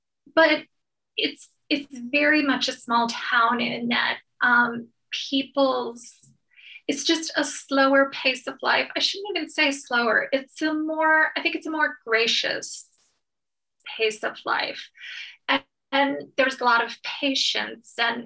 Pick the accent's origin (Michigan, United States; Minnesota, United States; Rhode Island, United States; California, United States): Michigan, United States; Well, I grew up in Michigan and we always went on vacation in or near Boyne City.